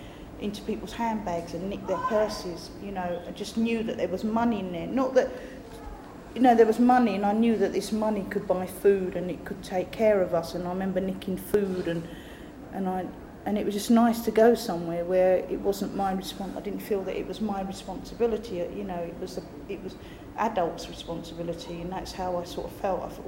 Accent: London, United Kingdom; born there; I was born in London, both my parents emigrated here, and I come from a quite a big family, which is, there were seven children.

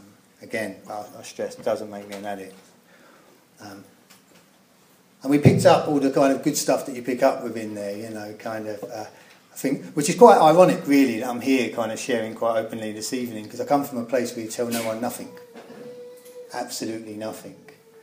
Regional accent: London, United Kingdom; accent: East End London; You would have picked up from my accent that I come from the East End of London.

